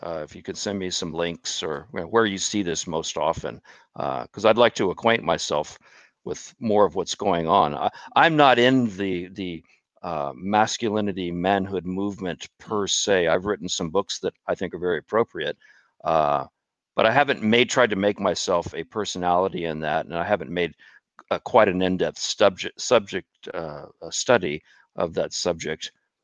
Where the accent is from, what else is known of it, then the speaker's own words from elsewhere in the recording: Texas, United States; moved away; which I didn't know about, you know, growing up in Texas. I had to go to gun site in Arizona and learn what an open carry state was. And within 2 years, I moved out of Texas into an open carry state.